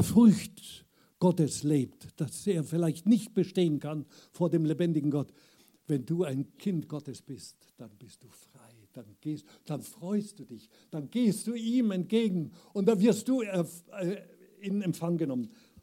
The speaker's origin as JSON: {"language": "German", "region": "Bavaria", "country": "Germany", "said": "Selbst als Bayer bin ich nix."}